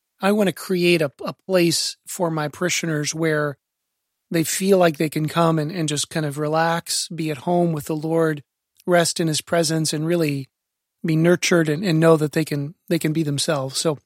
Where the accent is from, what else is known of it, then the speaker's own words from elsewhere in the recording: Evansville, Indiana, United States; we're here on Sacred Heart campus, and that's where I was born and raised, here at Sacred Heart on the west side of Evansville.